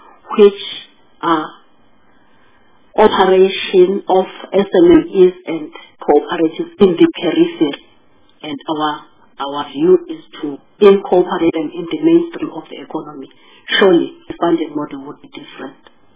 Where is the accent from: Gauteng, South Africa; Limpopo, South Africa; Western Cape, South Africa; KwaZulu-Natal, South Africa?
KwaZulu-Natal, South Africa; Harding; Like KwaZulu-Natal, where I come from, and I come from Harding, which is part of Fuku, a presidential poverty nodal point.